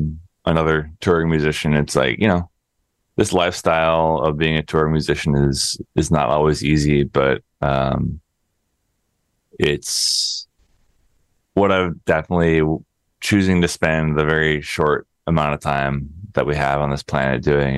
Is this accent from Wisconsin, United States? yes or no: yes; Wisconsin, United States; born there; also born or lived in Minneapolis; now in New York, United States; I was born in Wisconsin.